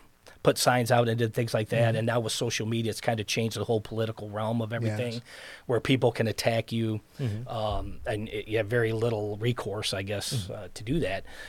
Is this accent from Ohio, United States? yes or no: yes; Waterville, Ohio, United States; My parents, we grew up in Waterville. I was there since 1967.